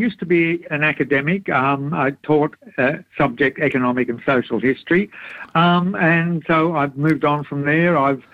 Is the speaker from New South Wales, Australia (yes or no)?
yes; Maroubra, New South Wales, Australia; As a kid, I grew up in Maroubra, which was a beachside suburb